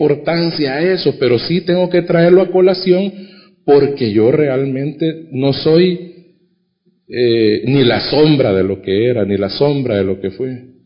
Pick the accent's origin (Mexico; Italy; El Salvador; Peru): El Salvador; vengo de mi pueblo para San Salvador y me vengo a vivir, a estudiar, dije yo, a vivir acá.